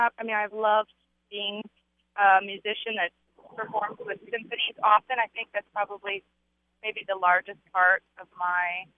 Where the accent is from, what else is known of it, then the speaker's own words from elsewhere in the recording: California, United States; born there; So I was born in California. They met at Berkeley, but then they both got professorships here.